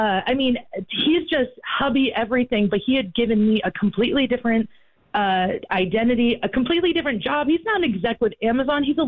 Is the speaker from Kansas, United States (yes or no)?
no; Maine, United States; I'm originally from Maine, so I have a 207 area code.